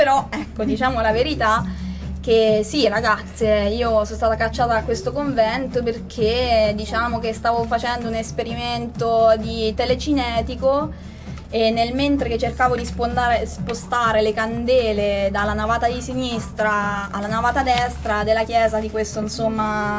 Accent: Radicondoli, Tuscany, Italy; born there; E dovete sapere che io ho sofferto tanto da giovine. Sono nata nel 1945 a Radicondoli.

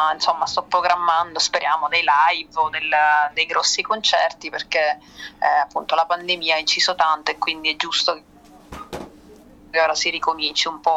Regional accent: Catania, Sicily, Italy; Sono di Catania.

